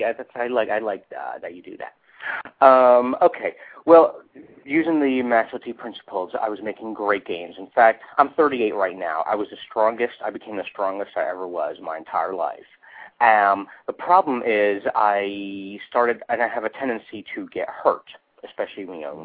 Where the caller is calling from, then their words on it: East Brunswick, New Jersey, United States; I'm in East Brunswick, New Jersey.